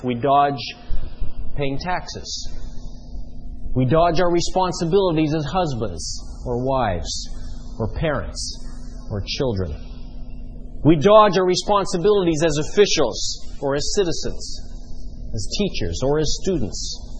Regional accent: Canada; the sports I grew up with in Canada

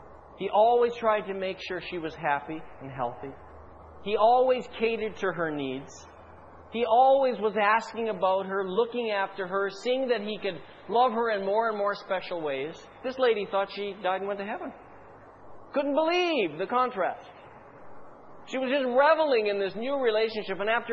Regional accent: Canada; born there; I had no choice about my original citizenship. I was born in Canada. I'm a Canadian, period.

